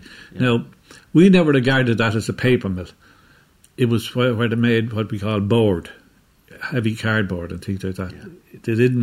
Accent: Palmerstown, Leinster, Ireland; I was from Palmerstown, and I worked here.

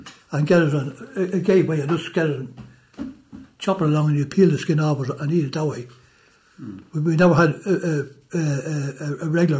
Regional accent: Ireland; moved away; they said to me, being Irish, we'll send you over to Ballymena in Northern Ireland, to the Royal Ulster Rifles training area.

